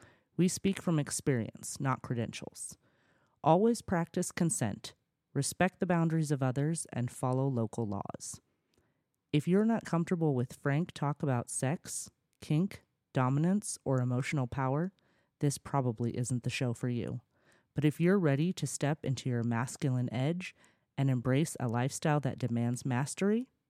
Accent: Houston, Texas, United States; born there; I was also born in Houston.

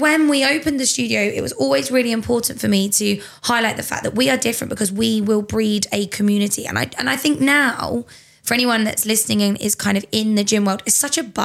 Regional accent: Bedford, East of England, United Kingdom; I'm not from Milton Keynes. I'm a Bedford, born and bred. I went to uni in Bedford. I've lived in Bedford.

